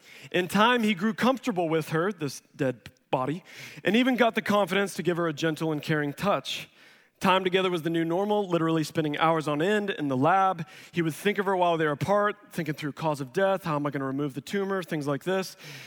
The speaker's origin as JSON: {"language": "English", "region": "Missouri", "country": "United States", "tie": "born or raised there", "said": "Growing up in Missouri, we'd be out fishing on Table Rock Lake."}